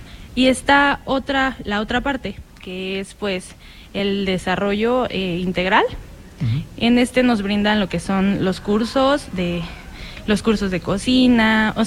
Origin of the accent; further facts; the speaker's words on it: El Pie, Querétaro, Mexico; Yo vengo de una comunidad que se llama El Pie, es de aquí de Querétaro. Tengo aproximadamente ya casi 3 años aquí